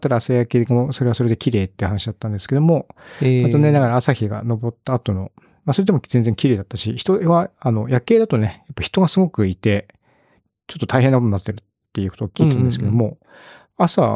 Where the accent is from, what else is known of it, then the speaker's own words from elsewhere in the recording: Kyoto, Japan; で、それで、京都から来たんですって言うと、なんかその、京都にはかなわないわ、みたいな感じのテンションになるときないですか？